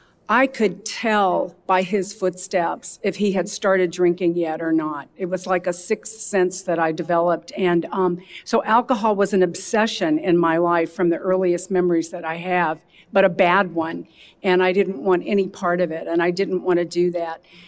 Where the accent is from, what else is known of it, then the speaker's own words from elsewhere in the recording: Alabama, United States; And I started out in an alcoholic home. I grew up in Alabama, and I swore that I would never drink.